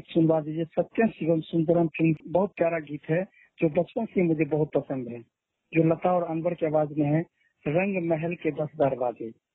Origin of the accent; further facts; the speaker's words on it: Rajnagar, Bihar, India; मैं राजनगर मधुबनी बिहार का मूल निवासी हूँ